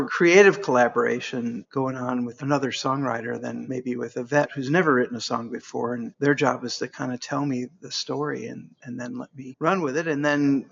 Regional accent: Park Forest, Illinois, United States; Near Chicago, in a little town called Park Forest on the south side.

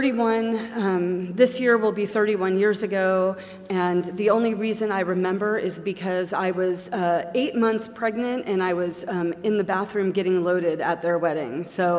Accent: Los Angeles, California, United States; I'm from Los Angeles. I'm adopted.

